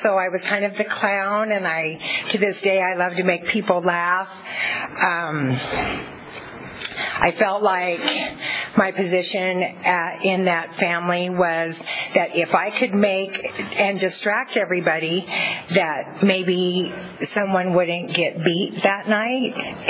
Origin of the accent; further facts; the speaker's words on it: Fresno, California, United States; I was born and raised in Fresno. And which is crazy, and I'm still there.